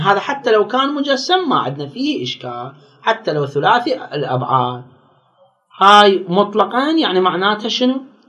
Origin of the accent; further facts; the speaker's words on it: Baghdad, Baghdad Governorate, Iraq; فد عالم ديني موجود عندنا في بغداد